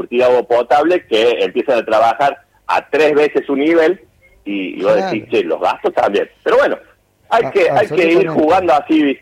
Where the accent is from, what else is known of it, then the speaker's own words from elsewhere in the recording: Córdoba, Argentina; yo soy cordobés